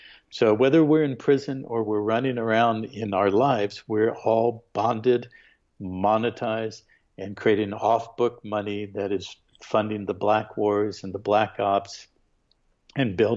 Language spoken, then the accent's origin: English; California, United States; I'm an American national. I am a Californian